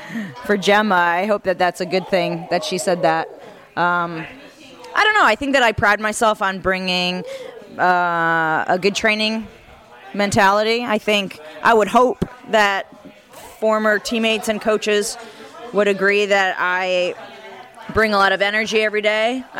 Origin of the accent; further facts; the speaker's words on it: New Jersey, United States; When I was a young player growing up in New Jersey, Kelly Smith was sort of playing in that area as well